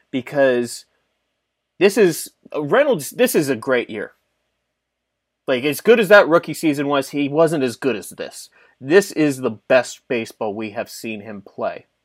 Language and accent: English; Pittsburgh, Pennsylvania, United States; I grew up in Pittsburgh in the early 2000s.